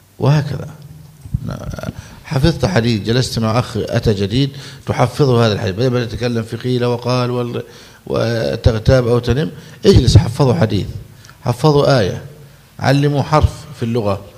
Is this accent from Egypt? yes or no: yes; Egypt; لأن هذا عندنا في مصر بعض الناس يعده من سوء الأدب